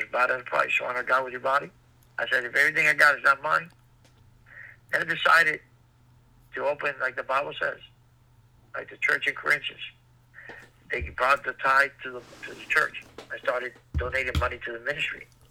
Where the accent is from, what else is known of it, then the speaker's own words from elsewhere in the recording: Cuba; moved away; When we came from Cuba in 1971